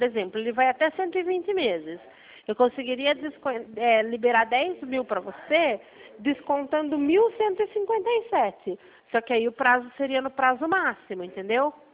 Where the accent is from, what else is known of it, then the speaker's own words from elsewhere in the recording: Brazil; Mas eu posso tentar, porque eu sou brasileira, né?